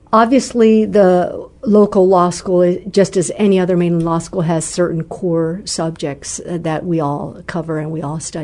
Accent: Japan; I'm originally from Japan. I'm a U.S. citizen, and I attended DOD schools overseas.

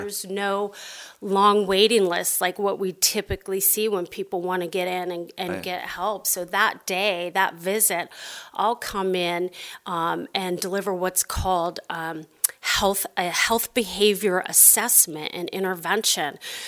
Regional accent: Idaho, United States; I'm from Northern Idaho, so it's great to be here.

